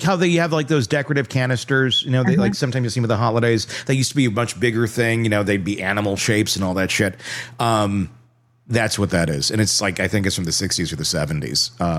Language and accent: English; Wisconsin, United States; I was a kid and I loved bowling stuff because I'm from Wisconsin.